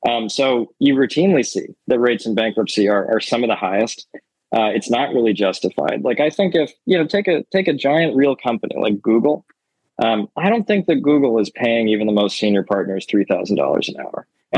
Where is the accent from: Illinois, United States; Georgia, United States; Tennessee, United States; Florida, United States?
Illinois, United States; Chicago; Growing up in Chicago, got to be Michael Jordan.